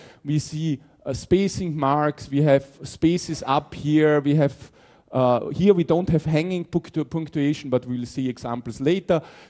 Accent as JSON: {"language": "English", "country": "Japan", "lives_now": "Taiwan", "said": "I'm in Taiwan, where they use traditional Hanzi. I come from Japan, I'm used to Japanese typesetting rules."}